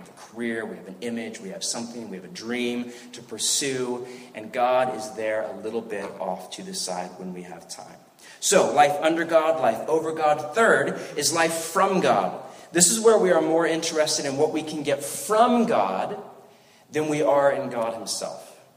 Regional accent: United States; I'm an American, the pursuit of happiness.

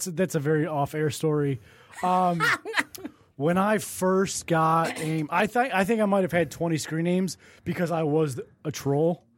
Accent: Detroit, Michigan, United States; I was known as … because I was from Detroit and all my friends were out of town.

